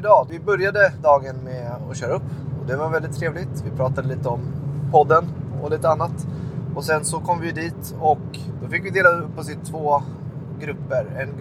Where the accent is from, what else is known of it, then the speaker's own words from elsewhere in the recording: Stockholm, Stockholm County, Sweden; Och jag som ensam stockholmare förstod inte vad han pratade om.